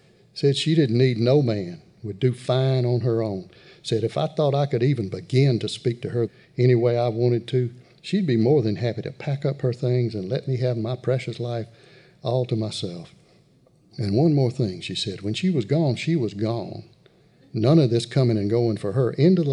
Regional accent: the South, United States; accent: Southern; But the Southern accent is my accent, and I just have to torque it up a little bit and change the syntax and the grammar a little bit to make that voice.

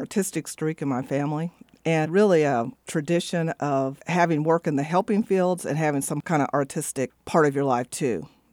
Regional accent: Kansas, United States; I grew up in Wyandotte County, started taking classes at the community college where Phil Miller was teaching.

